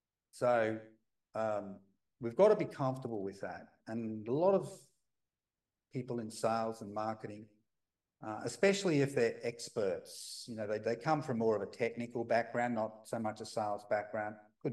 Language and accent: English; Australia; So even the books originated from the US. I'm from Australia.